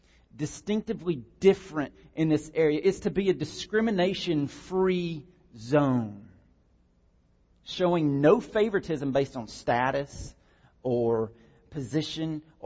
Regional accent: Rydell, Georgia, United States; I grew up on Skyline Farm, rural Route 1, Rydell, Georgia, 30171. That was our address.

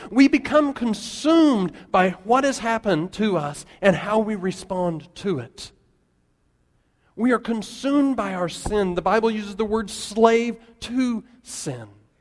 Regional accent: Colorado, United States; I grew up in Colorado. Some of you know that.

